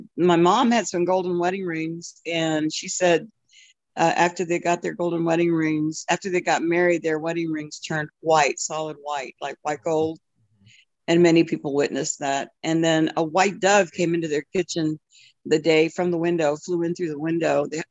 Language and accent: English; Corpus Christi, Texas, United States; born there; I was born in Corpus Christi, Texas in 1953.